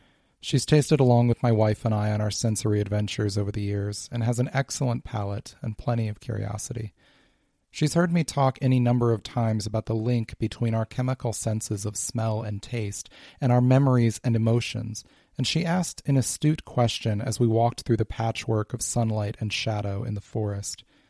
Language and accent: English; Midwest, United States; smells from my rural childhood growing up in the Midwest.